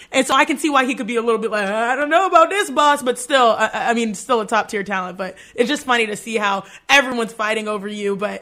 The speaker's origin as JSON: {"language": "English", "town": "Houston", "region": "Texas", "country": "United States", "tie": "born or raised there", "also_born_or_lived": "California", "said": "So, I'm born and raised in Houston, Texas. Then I go to school for 4 years in California, North Park, Stanford."}